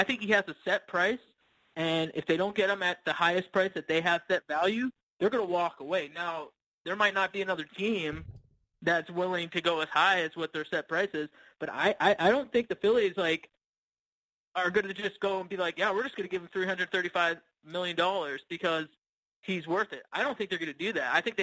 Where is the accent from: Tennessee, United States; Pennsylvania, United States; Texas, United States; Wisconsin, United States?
Pennsylvania, United States; Philadelphia; I'm from Philadelphia. I love the sports there.